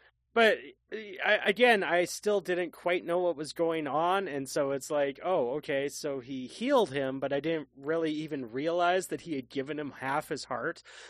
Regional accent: Canada; I should know this. I'm Canadian.

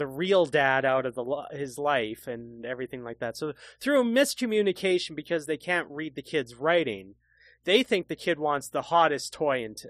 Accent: Canada; You know, I'm Canadian.

